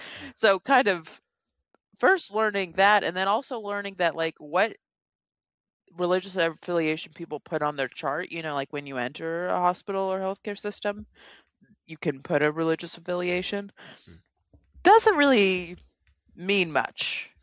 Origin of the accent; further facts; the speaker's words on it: Washington, United States; also born or lived in Nashville, Tennessee; now in Montreal, Canada; I'm originally from the West Coast, south of Seattle, the Pacific Northwest, which is not a particularly religious place.